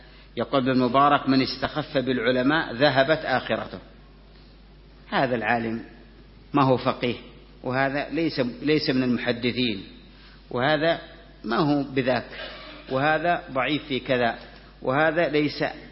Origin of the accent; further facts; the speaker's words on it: Yemen; أهان السلطان عندنا في اليمن الإخوان المسلمين